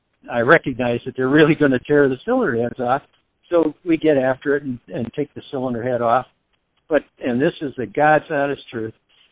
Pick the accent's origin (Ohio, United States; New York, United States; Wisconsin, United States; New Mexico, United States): Wisconsin, United States; Wausau; in my hometown of Wausau, Wisconsin, in central Wisconsin